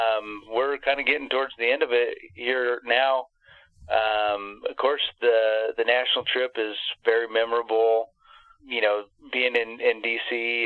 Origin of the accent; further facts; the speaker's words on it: Palisade, Colorado, United States; I'm from Western Colorado. I actually born and raised in Palisades. So I'm back home now. I lived in Montrose for a time. So I'm kind of a Western Colorado guy.